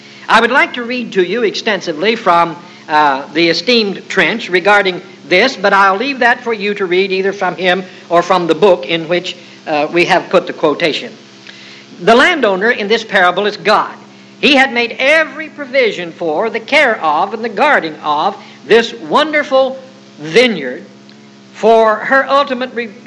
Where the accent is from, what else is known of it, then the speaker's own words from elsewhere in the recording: United States; because I'm an American and I'm used to the right hand extended at some distance.